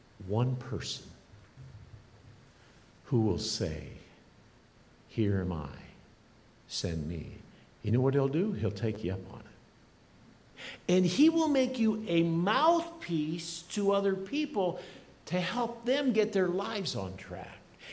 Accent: Iowa, United States; You know, I grew up in Iowa. When I was 14, my dad died, heart attack in the backyard.

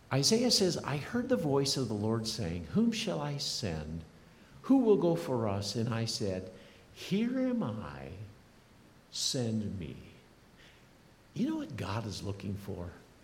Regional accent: Iowa, United States; You know, I grew up in Iowa. When I was 14, my dad died, heart attack in the backyard.

